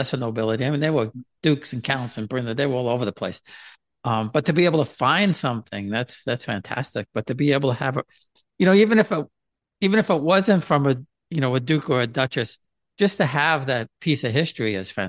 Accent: Queens, New York, United States; I grew up in Queens in and I grew up on College Point. I don't know if you've heard of that. I don't know where that is, but back when I was growing up in the 50s and 60s, College Point's a peninsula

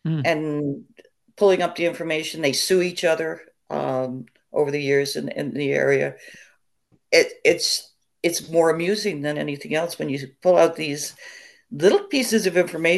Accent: New York, United States; No, I grew up upstate in the Catskills.

